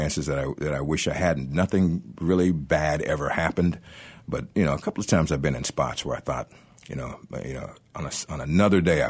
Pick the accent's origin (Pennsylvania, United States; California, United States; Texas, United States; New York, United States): Texas, United States; Dallas; I think proximity. I mean, I grew up in Dallas and you know, back then, and I was looking around for a college I could afford.